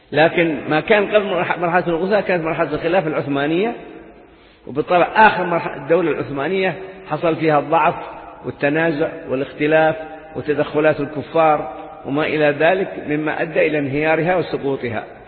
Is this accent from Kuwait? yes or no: no; Hadramawt, Yemen; أني صاحب من حضرموت وداعي ومعلم